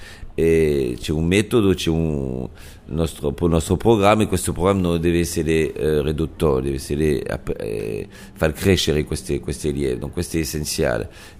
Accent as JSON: {"language": "Italian", "town": "Nice", "region": "Provence-Alpes-Côte d'Azur", "country": "France", "tie": "born there", "second_language": "Italian", "said": "In più sono nata a Nizza, Nizza che è più italiana che francese"}